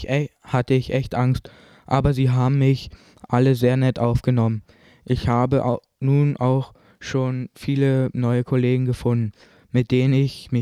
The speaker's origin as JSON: {"language": "German", "town": "Cottbus", "region": "Brandenburg", "country": "Germany", "lives_now": "Lenk, Switzerland", "said": "Ich komme aus Deutschland von einer Stadt, die Cottbus heißt. Diese Stadt liegt in der Nähe von Berlin."}